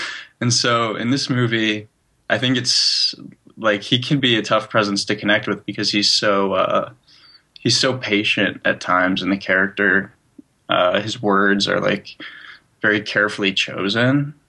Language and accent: English; Chicago, Illinois, United States; Because I just got home for winter break, and I'm from Chicago.